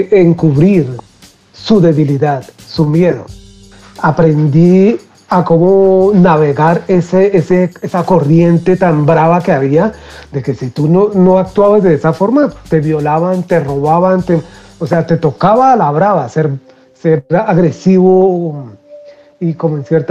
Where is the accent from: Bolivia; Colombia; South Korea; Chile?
Colombia; Bogotá; also born or lived in Medellín; Yo crecí en Bogotá en tiempo de una violencia salvaje, pero súper salvaje. Y para un niño, yo emigré de Medellín, ¿no? Emigramos de Medellín.